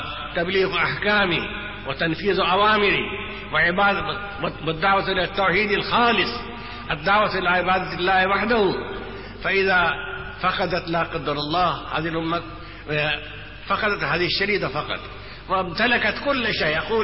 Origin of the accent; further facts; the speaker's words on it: India; Arabic is a second language; وهذه اللغة التي تعلمناها منكم أنا نشأت في الهند